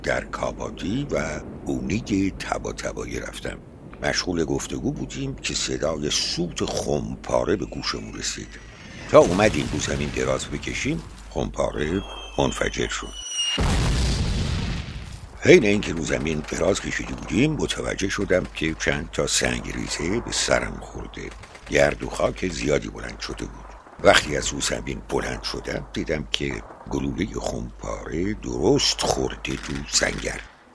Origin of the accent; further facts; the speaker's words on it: Iran; اون خانوم وقتی فهمید که ما ایرانی هستیم